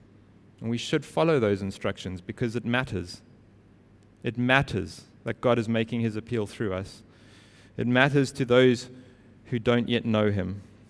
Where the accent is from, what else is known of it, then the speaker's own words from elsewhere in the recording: South Africa; I'm still a South African citizen.